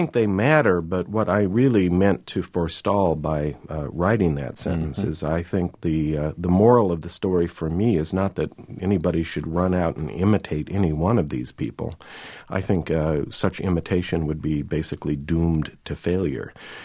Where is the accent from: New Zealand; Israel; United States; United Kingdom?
United States; Midwest; I was raised in the Midwest as a Lutheran